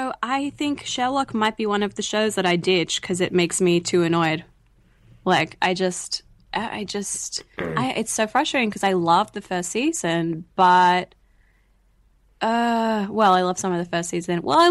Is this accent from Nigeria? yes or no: no; Australia; Like, I'm from Australia, so I am from the future.